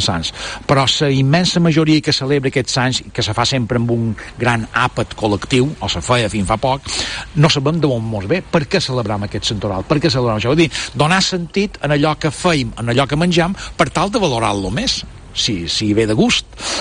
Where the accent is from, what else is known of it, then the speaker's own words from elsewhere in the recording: Lloret de Vistalegre, Balearic Islands, Spain; entre altres del meu poble de Lloret de Vistalegre